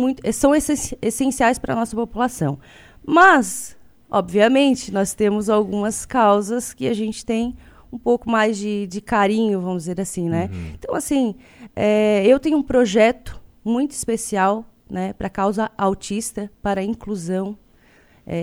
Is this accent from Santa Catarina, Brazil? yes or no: yes; São Ludgero, Santa Catarina, Brazil; now in Urussanga, Brazil; Eu sou natural de São Lugero, do interior de São Lugero, da Barra do Norte. Cresci nessa cidade lá, né? Tive a oportunidade de trabalhar lá e formar uma vida profissional. Eu moro há 10 anos em Uruçanga